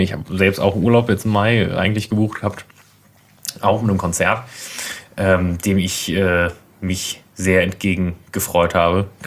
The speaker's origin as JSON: {"language": "German", "region": "Berlin", "country": "Germany", "said": "Ja, okay, ich gebe es zu, ich komme aus Berlin."}